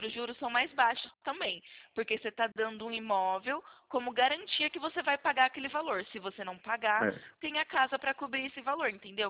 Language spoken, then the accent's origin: Portuguese; São Carlos, São Paulo, Brazil; Eu sou do interior de São Paulo, São Carlos.